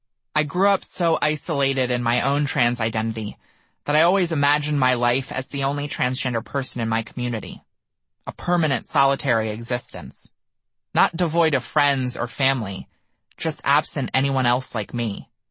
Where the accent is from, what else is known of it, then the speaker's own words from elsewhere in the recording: Wilmington, Delaware, United States; find something in Philadelphia, just a 30-minute drive from my hometown of Wilmington.